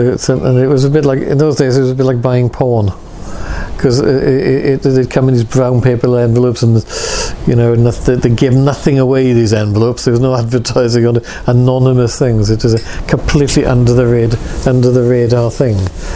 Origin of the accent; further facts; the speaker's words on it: Wales, United Kingdom; because I'm Welsh and imaginative, and I can get very carried away.